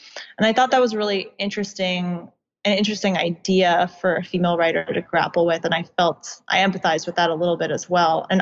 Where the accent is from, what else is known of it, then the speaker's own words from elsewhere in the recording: Virginia, United States; I did grow up in Virginia. I grew up in the suburbs of DC and I studied at the University of Virginia.